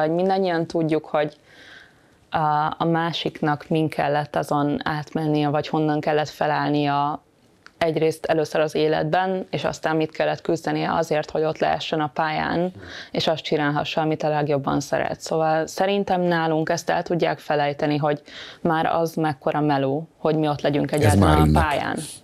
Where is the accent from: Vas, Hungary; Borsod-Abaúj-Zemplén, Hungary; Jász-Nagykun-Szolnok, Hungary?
Vas, Hungary; Szombathely; én amíg Szombathelyen éltem, ugye ott nőttem fel, nem találkoztam hozzám hasonló sérülttel.